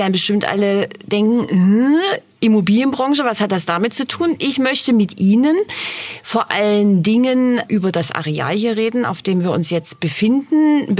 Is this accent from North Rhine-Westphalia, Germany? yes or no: no; Dresden, Saxony, Germany; endlich mal wieder in meiner Heimatstadt Dresden, muss ich nämlich nicht so weit fahren.